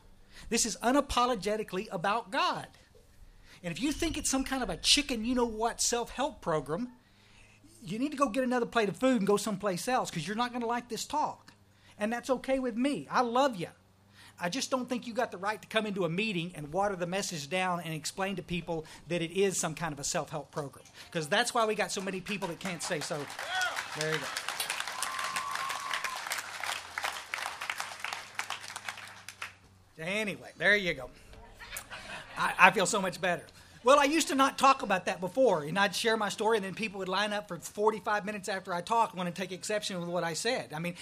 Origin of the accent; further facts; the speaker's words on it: Texas, United States; also born or lived in Odessa; I was born out in West Texas, out in oil field trash, and we moved to the hill country because Dad wanted, he said, we got to get you kids someplace close to water, because there's in Odessa, Texas.